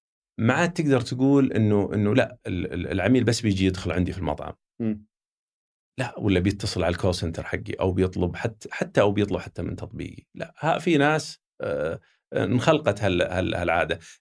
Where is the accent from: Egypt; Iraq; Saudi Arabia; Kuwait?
Saudi Arabia; نتأكد أنه ما في أحد يستخدمني أنا لأني أنا سعودي